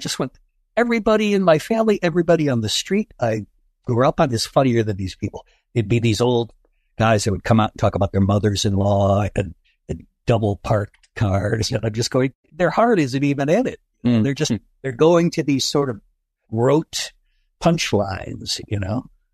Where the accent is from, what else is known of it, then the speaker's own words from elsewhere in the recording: Cleveland, Ohio, United States; I observed on the street I grew up out in Cleveland, and it has remained true into all my intercontinental travels